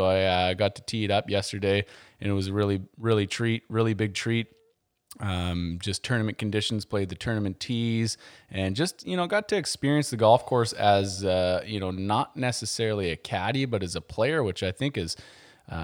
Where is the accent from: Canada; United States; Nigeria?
Canada; This weather is like, I'm from Canada. I feel like I'm melting.